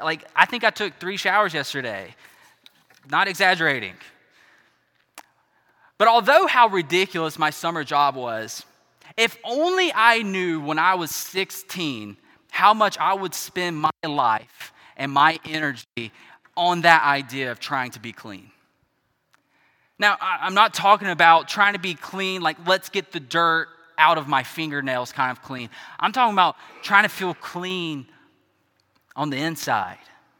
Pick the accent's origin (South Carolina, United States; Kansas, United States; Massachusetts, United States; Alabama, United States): South Carolina, United States; So in South Carolina, there's this hobby. That's where I'm from. I'm from South Carolina.